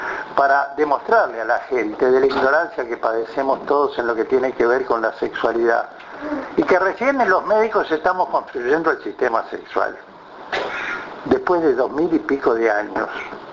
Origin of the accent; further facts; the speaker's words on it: Uruguay; Es muy propio de mi pueblo uruguayo y me gusta compartirlo.